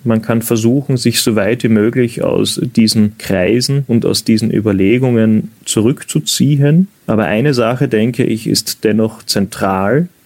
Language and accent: German; Austria; soll ich als Österreicher einem Deutschen etwas über historische Schulden erklären?